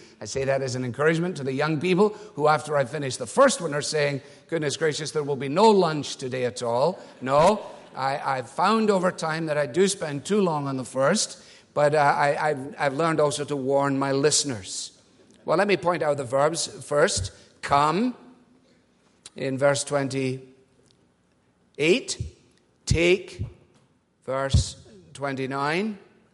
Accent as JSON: {"language": "English", "region": "Scotland", "country": "United Kingdom", "said": "as a Scot, that was and remains a significant issue."}